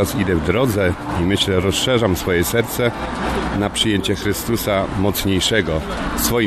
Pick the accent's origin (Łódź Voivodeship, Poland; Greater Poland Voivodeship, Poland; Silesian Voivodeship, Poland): Greater Poland Voivodeship, Poland; Chodzież; Z Chodzieży.